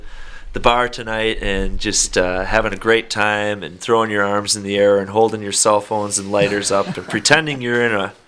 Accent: Milwaukee, Wisconsin, United States; But we love Wisconsin. I'm originally from Milwaukee.

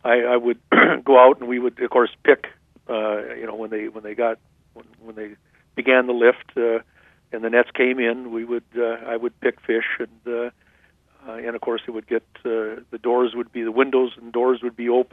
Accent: Knife River, Minnesota, United States; growing up in Knife River and driving into two harbors at 4:30 in the morning or 5 o'clock in the morning to get on board the Nelson J

